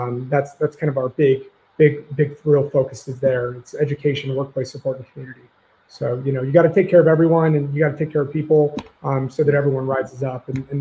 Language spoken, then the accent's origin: English; Portland, Oregon, United States; I was from Portland, Oregon originally